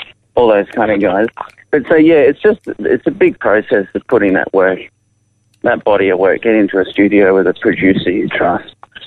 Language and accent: English; Yamundi, Queensland, Australia; I grew up in Yamundi in Queensland, and started busking at the markets there when I was a kid.